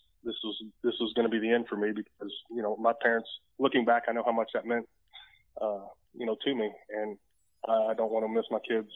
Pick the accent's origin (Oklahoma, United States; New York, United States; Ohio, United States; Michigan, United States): Ohio, United States; Cincinnati; now in Texas, United States; obviously I grew up in Cincinnati. Cincinnati was always home, because that's where not only I spent most of my time, but like I said, I grew up there